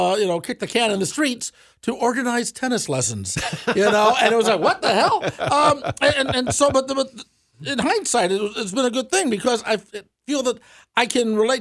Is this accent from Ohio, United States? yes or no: yes; Cleveland, Ohio, United States; Yes, I was born in Cleveland, Ohio, 1955.